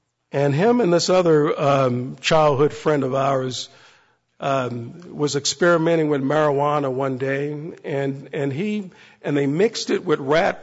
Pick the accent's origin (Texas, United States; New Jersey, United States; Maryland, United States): Maryland, United States; You know, growing up in Maryland, I mean, he was a big prospect back in the 80s.